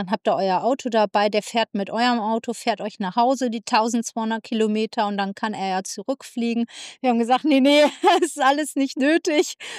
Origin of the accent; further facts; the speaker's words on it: Austria; ich bin auch Österreicherin. Mein Vater kommt aus der Steiermark